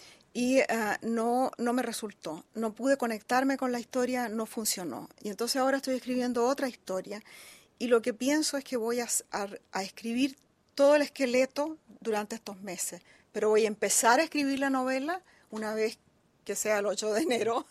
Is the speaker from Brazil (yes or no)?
no; Peru; born there; realmente no soy peruana, sino que nací en el Perú porque mis padres eran diplomáticos.